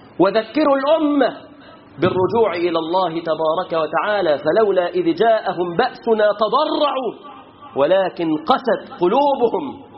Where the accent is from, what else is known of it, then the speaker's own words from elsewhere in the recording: Egypt; اللهم احفظ بلادنا مصر من الغلاء، واحفظ بلادنا مصر من الوباء، واحفظ بلادنا مصر من القتل وتناثر الأسلاء.